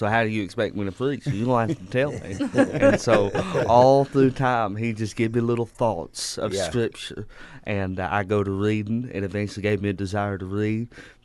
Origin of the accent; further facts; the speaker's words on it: Cleveland, Tennessee, United States; But, yeah, I'm from Cleveland, Tennessee, and I've been preaching since I was 15 years old.